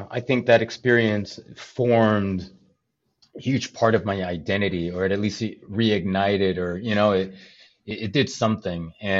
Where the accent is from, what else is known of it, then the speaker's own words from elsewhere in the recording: Chicago, Illinois, United States; I grew up in Chicago, just north of it in a small town. Pretty much grew up there my whole life.